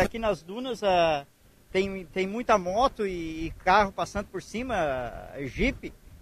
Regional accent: Cambará do Sul, Rio Grande do Sul, Brazil; moved away; É, eu sou de Cambará, mas radicalista aqui. Tô morando por aqui.

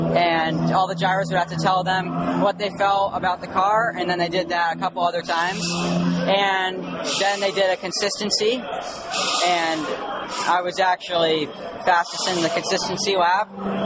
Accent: Albany, New York, United States; I'm originally from Albany, New York, and we decided, well, my mom and I and my sister decided to move down here so that I could race

